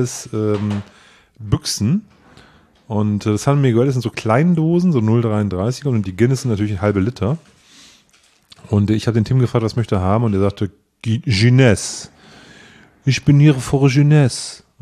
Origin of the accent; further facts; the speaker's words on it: Osnabrück, Lower Saxony, Germany; born there; Und der lebt in meiner Geburtsstadt Osnabrück.